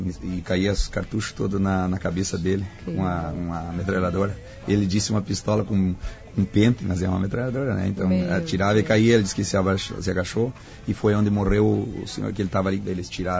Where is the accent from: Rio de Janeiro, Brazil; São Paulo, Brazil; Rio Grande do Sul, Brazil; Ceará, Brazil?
Rio Grande do Sul, Brazil; Arvorezinha; minha terra lá.